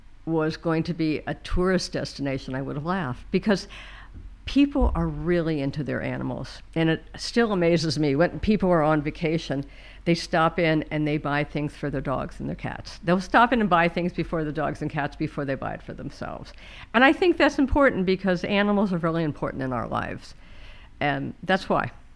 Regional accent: Ohio, United States; moved away as an adult; Originally I'm from Ohio, lastly I was from Ohio before we moved here.

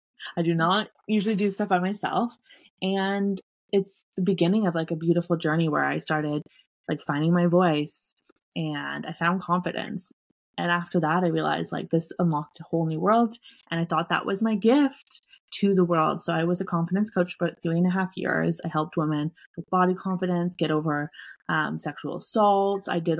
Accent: Canada; I'm actually from Canada. So I live just outside of Toronto in a smaller area just called Oshawa. We've been here for probably 1.5 years.

